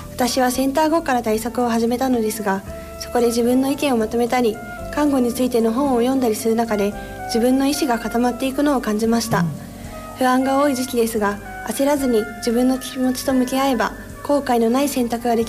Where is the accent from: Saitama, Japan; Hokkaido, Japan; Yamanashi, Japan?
Yamanashi, Japan; Hokuto; 私は出身は山梨県で、生まれも育ちも山梨県になっています。小中高とずっと北杜市の学校に通っていました。